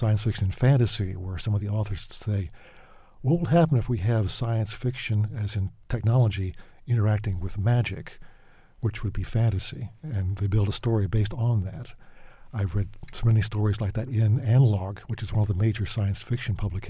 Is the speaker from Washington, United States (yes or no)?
no; Atlanta, Georgia, United States; moved away as an adult; when I grew up in Atlanta, there was no science fiction community per se. There were a bunch of people I knew who were interested, but there was no society who got together and had conventions. I didn't find that until I came up here.